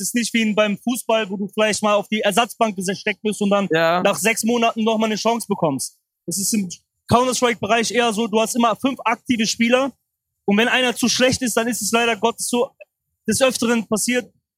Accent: Cologne, North Rhine-Westphalia, Germany; born there; now in Berlin, Germany; Ich bin gebürtiger Kölner.

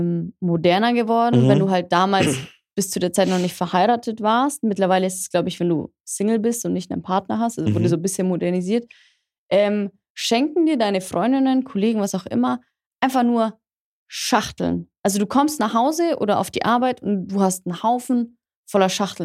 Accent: Bavaria, Germany; wie so ein kleines Oktoberfest war das damals bei uns im Allgäu.

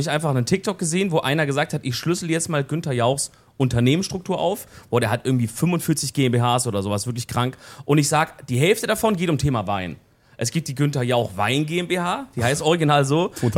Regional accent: Baden-Württemberg, Germany; wo ich herkomme eigentlich, aus der Nähe von Stuttgart

